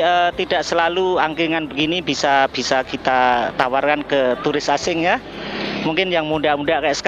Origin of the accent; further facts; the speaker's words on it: Yogyakarta, Special Region of Yogyakarta, Indonesia; Saya orang Jogja asli.